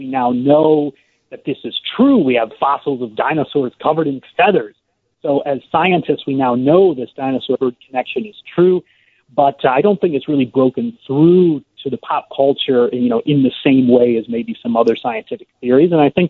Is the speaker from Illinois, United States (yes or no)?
yes; Ottawa, Illinois, United States; I'm in Champaign. So, I mean, I'm from Ottawa. I grew up in Ottawa. But my family's all moved over to Champaign now.